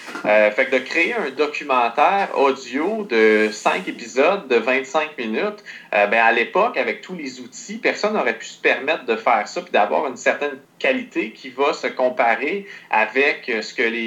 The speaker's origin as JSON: {"language": "French", "region": "Quebec", "country": "Canada", "said": "On est trois musiciens de la région d'Outaouais."}